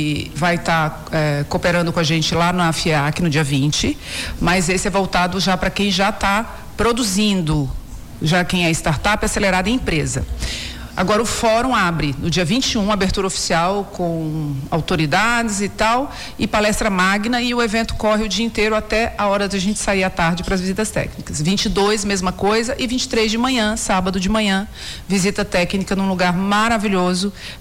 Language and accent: Portuguese; Acre, Brazil; Então, quem quer conhecer, eu sou do Acre, mas nunca fui ver uma coleta de semente